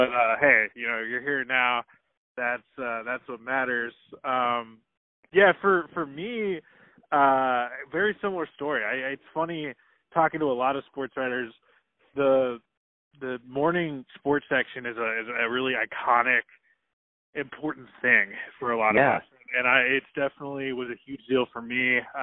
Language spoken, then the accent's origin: English; Portland, Oregon, United States; I grew up in Portland, Oregon, and was a diehard Blazers fan